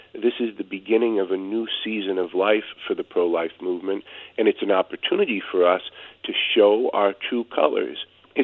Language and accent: English; North Dakota, United States; unborn children in the state of North Dakota, here in my home state, will have the full protection of law.